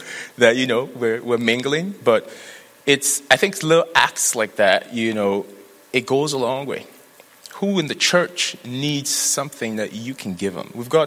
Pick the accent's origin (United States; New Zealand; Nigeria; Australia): Nigeria; I was raised Anglican back in Nigeria, and on the Saturday nights, the ladies in the church, the guys were also split into four groups.